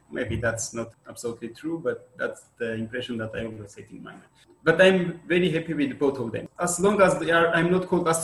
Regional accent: Armenia; English is a second language; now in Porto, Portugal; So I came from Armenia, where I did my PhD in 2009

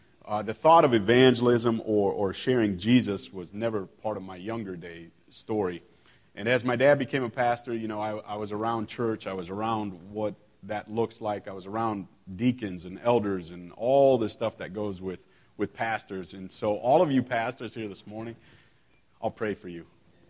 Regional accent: Iowa, United States; I'm from Central Iowa originally, and so I remember, you know, my dad was a hog farmer.

